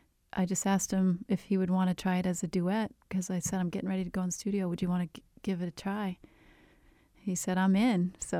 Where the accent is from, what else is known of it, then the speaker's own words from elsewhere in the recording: Iowa, United States; and he knew I was from Iowa